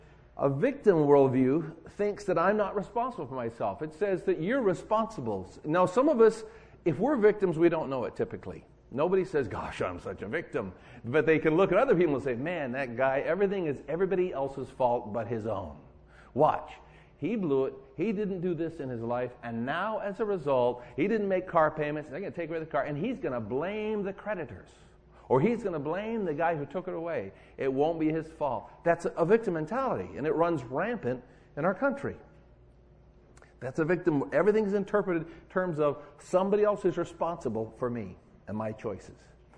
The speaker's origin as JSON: {"language": "English", "country": "United States", "said": "And I'm an American. I have loyalty to America."}